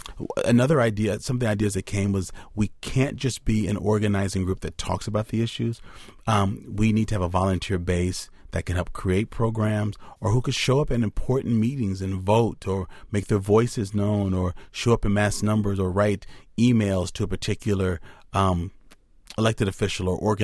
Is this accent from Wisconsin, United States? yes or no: yes; Madison, Wisconsin, United States; I mean, I grew up in Madison. I've been here most of my life.